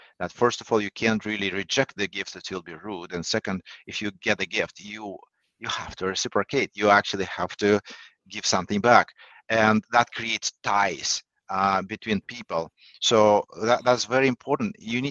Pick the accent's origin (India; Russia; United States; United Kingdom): Russia; Saint Petersburg; English is a second language; I'm an immigrant, but I grew up in Russia. So we are Europeans in St. Petersburg.